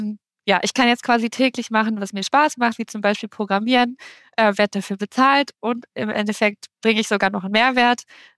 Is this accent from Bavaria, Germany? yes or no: no; Aachen, North Rhine-Westphalia, Germany; born there; ich komme gebürtig aus Aachen, mir gefällt die Stadt auch sehr gut, deswegen wollte ich gerne hierbleiben.